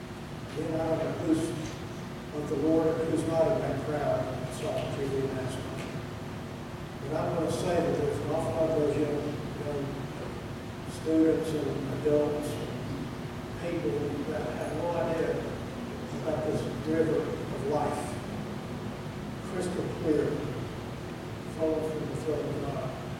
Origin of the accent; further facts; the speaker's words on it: Miami, Florida, United States; You know, growing up in Miami, we went down to Key West quite often.